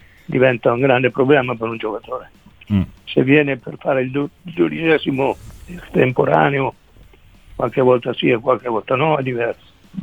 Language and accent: Italian; Marsciano, Umbria, Italy; Sì, siamo entrambi di Marciano.